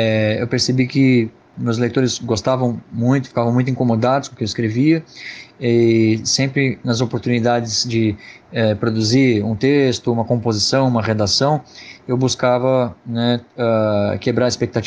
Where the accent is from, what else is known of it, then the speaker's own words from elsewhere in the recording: Campinas, São Paulo, Brazil; born there; now in Americana, Brazil; Eu nasci em Campinas, no interior de São Paulo, e atualmente eu moro em Americana, também no interior de São Paulo, região metropolitana de Campinas mesmo.